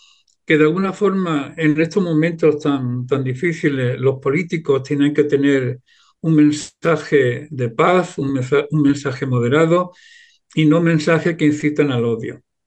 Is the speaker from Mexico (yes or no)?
no; Melilla, Spain; Yo, como sabes que soy de Melilla, sé cuál ha sido la convivencia que siempre hemos tenido las distintas comunidades en esa bella ciudad.